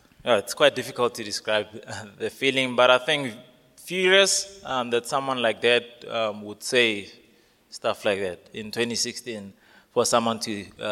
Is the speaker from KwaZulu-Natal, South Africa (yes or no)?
no; Rustenburg, North West, South Africa; I'm originally from Rustenburg.